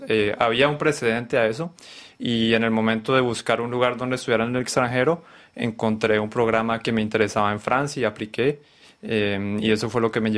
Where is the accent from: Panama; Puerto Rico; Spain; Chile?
Panama; yo crecí en Panamá en una familia colombiana, yendo a Colombia cada año. Crecí en contacto con la cultura y con la sociedad colombiana. Tengo familiares que vinieron de Colombia a vivir a Panamá.